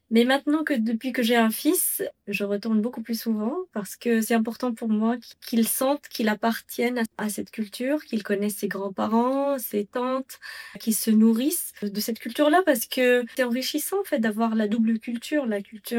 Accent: Tunisia; moved away; ça fait quand même 15 ans depuis que j'ai quitté la Tunisie.

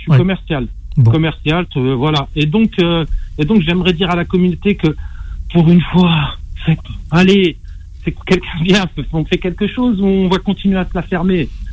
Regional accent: Morocco; Alors, je suis marocain, hein. Je suis marocain

